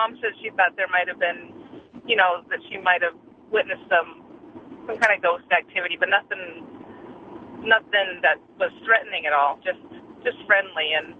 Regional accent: Montana, United States; now in Portland, United States; Well, I grew up in Montana, and my parents built the house I grew up in, and the basement was never finished.

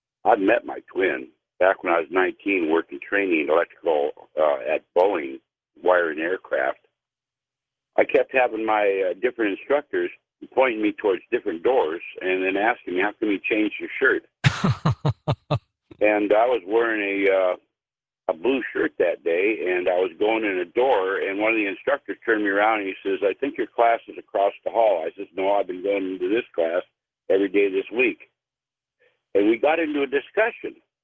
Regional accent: North Dakota, United States; born there; and I was born in North Dakota.

